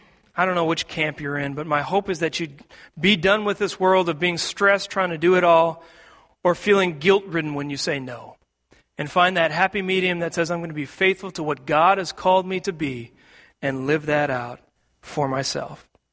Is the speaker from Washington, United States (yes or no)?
yes; Seattle, Washington, United States; I grew up in Seattle, and all my family is still out in the Seattle area.